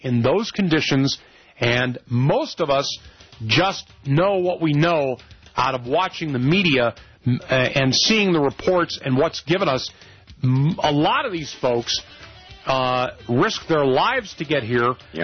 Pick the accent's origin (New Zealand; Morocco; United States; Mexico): United States; But, I'm an American. I like what we got.